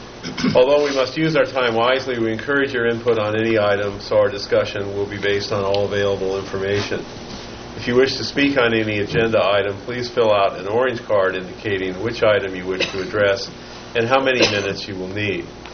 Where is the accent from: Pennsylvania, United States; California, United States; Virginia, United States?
California, United States; Chalfant; I'm from Chalfont, and I am the chair.